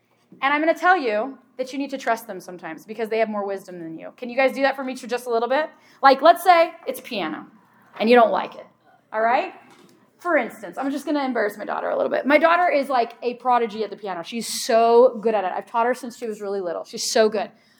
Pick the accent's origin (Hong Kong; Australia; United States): United States; Tornado Alley; I'm from Tornado Alley.